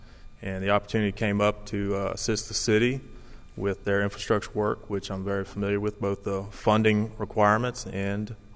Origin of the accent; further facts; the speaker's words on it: Gulfport, Mississippi, United States; Well, I grew up here on the Gulf Coast. Father was a CB out at the Navy base. I grew up in Gulfport